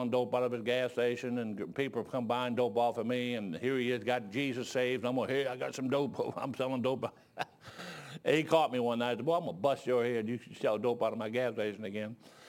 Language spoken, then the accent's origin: English; Detroit, Michigan, United States; during that time growing up in Detroit, I heard the gospel several times.